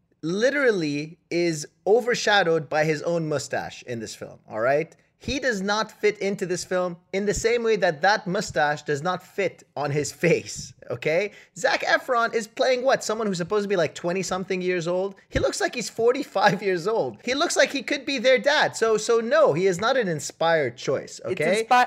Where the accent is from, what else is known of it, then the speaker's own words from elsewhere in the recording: Canada; I'm Canadian.